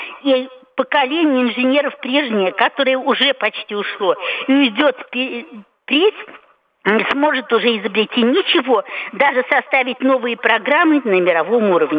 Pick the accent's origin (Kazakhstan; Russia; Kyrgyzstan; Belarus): Russia; Moscow; я из Москвы